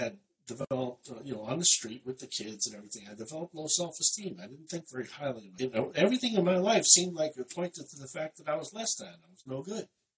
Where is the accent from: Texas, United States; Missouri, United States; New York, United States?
New York, United States; New York City; I was born in Brooklyn, which is a borough in New York City, and I was raised and lived for the first, until my mid-teen years, in the same neighborhood, which was also in the borough of Queens.